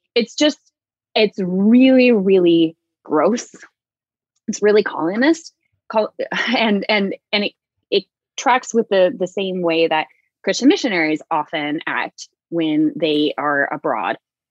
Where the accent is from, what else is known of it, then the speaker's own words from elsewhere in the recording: Visalia, California, United States; so I grew up in Central California in Visalia.